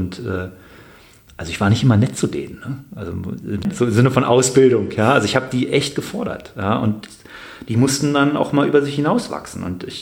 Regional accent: Bonn, North Rhine-Westphalia, Germany; Aber wenn man, ich meine, ich komme aus Bonn, ja

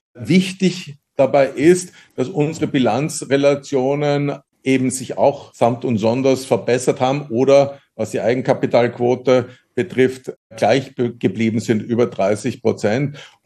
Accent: Vienna, Austria; Bei uns in Wien sind das die berühmten Zinshäuser, die auch nach 150 Jahren noch immer ihre Berechtigung haben und ihre Bewohner finden.

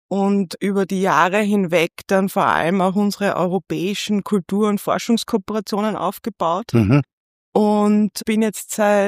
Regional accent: Linz, Upper Austria, Austria; Ich bin Linzerin, bin hier aufgewachsen, habe großteils meines Lebens hier verbracht, habe in Linz an der Johannes Kepler Universität Wirtschaftswissenschaften studiert

